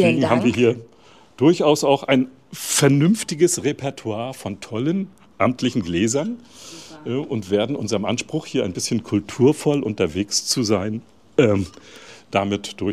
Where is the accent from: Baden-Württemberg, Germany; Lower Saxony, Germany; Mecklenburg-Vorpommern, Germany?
Mecklenburg-Vorpommern, Germany; Lübz; born there; Das Lübser Bier kommt von da, wo ich geboren bin.